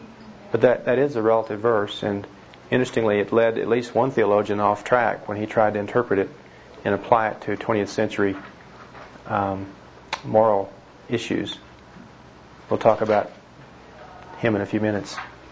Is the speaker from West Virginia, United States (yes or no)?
no; Dallas, Texas, United States; also born or lived in Fort Worth / Denton; now in Colorado Springs, United States; I'm from Colorado Springs, not too unrecently from Texas, and being from Dallas originally